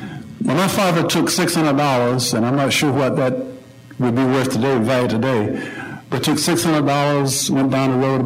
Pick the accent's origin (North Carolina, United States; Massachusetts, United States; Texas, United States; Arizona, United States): North Carolina, United States; Trenton; I grew up in Trenton, North Carolina, and I make that distinction because I tell folks I'm not from the Trenton, this northern Trenton, New Jersey.